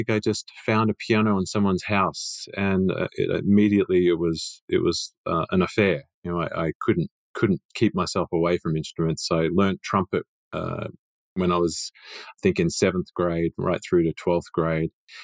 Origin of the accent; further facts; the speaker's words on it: Australia; also born or lived in New York; now in United States; I was born in New York, but my family were from England and we moved back to Australia when I was very young. Now, growing up in Australia, it was a small town and I went to a humble high school.